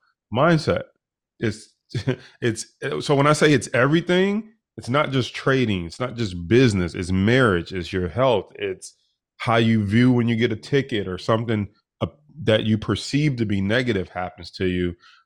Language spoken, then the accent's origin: English; Detroit, Michigan, United States; we grew up pretty poor, and we grew up in Detroit, single parent household.